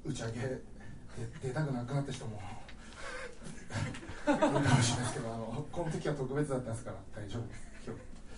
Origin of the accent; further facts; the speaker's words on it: Chiba, Japan; 自分は、千葉県千葉市生まれ育ちなんですけどですね、